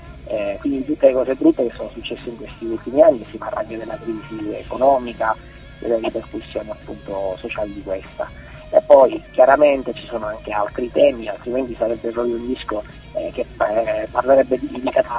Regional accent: Catania, Sicily, Italy; Sicuramente dall'accento si capisce che siamo siciliani, insomma, dall'accento si capisce che veniamo da Catania, il nostro accento non si può mascherare e nascondere in nessun modo.

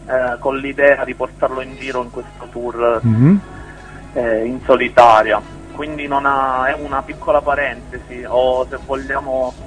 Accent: Sicily, Italy; che si trovava in pieno centro in Sicilia, proprio al centro preciso della Sicilia, che insomma è la mia terra

